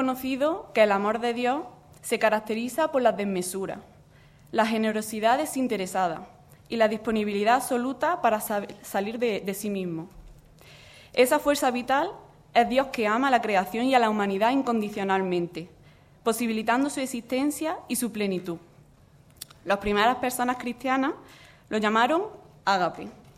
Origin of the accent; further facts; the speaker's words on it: Córdoba, Andalusia, Spain; Sí, por el acento se nos nota mucho. él es de Granada y yo soy de Córdoba. Y estamos ahora mismo liberados para la JOB a nivel estatal aquí en Madrid.